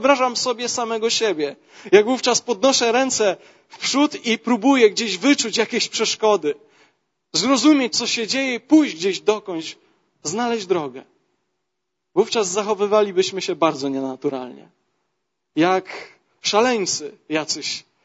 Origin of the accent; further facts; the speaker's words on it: Jastrzębie-Zdrój, Silesian Voivodeship, Poland; Ponieważ ja urodziłem się w Jastrzębiu, mieszkałem w Jastrzębiu